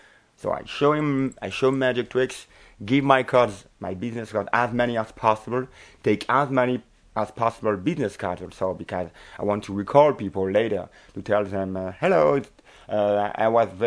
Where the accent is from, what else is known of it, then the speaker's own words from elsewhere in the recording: Hauts-de-France, France; I'm from north of France. My dad is a postman and my mom doesn't work. So I was in the country, in the north of France, a little bit lost, about 700 people in the village. So there were more cows than people.